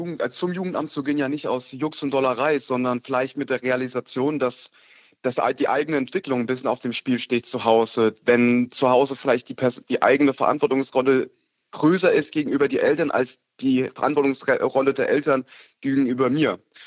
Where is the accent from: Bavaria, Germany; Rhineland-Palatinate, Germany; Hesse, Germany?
Rhineland-Palatinate, Germany; Kaiserslautern; kam ich direkt just im Anschluss in die Enobhutnahme in die Einrichtung nach Bad Fischbach-Burgalben, also etwa 35 Kilometer entfernt von Kaiserslautern, meiner Heimatstadt, und bin danach ins SOS Kinderdorf nach Kaiserslautern gekommen, wo ich dann 5 Jahre meines Lebens dort verbringen durfte